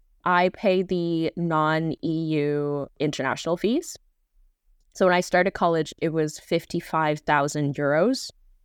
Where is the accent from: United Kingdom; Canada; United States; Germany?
Canada; Vancouver, British Columbia; And I'm from Vancouver.